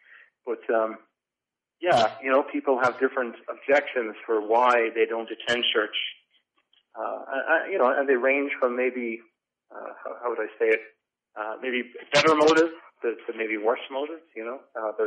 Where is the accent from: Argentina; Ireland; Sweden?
Ireland; I don't know if it's because he's English that he's getting all the sessions and I'm one, being Irish.